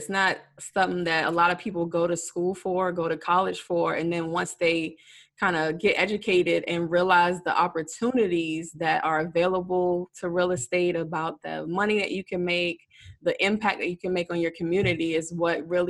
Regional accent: Washington, District of Columbia, United States; I'm from Washington, D.C. originally, so it was super important for me to have somebody to come on and talk about what's going on in the market there. I haven't lived there personally really in the last like 4 or 5 years

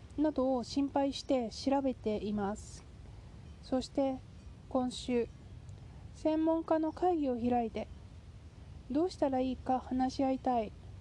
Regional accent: Kansai, Japan; accent: Kansai dialect; でカジュアルに行くときに関西弁を混ぜていけるぐらいのニュアンスと、完全に標準語で行くときとでちょっとねスイッチを変えるんですよね。

